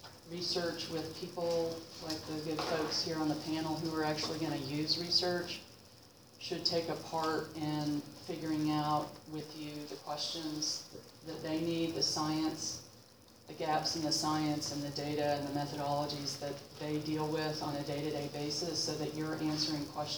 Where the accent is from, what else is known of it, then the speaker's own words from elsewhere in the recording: Texas, United States; as a human being and as a funder, as a Texan, as a mother.